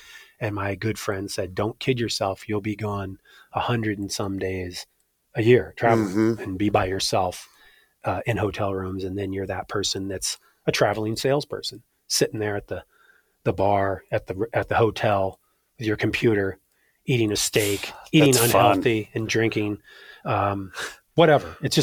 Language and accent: English; Tacoma, Washington, United States; Tacoma, Washington.